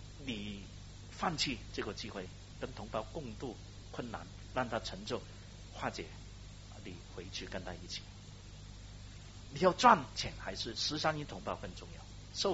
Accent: Hong Kong; 虽然我在香港出生、香港长大，我没有喝过党的奶水

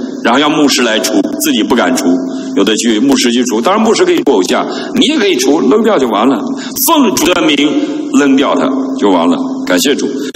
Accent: Northeast China, China; 那这对我们东北人很大挑战。东北人吃血肠，你知道我小时候就吃，最爱吃血肠。

